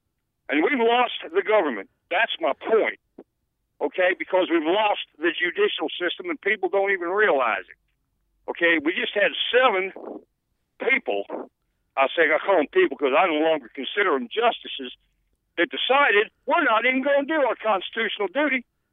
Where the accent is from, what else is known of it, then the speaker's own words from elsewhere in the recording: the Ozarks, United States; I'm actually a transplant. I'm from the Ozarks originally.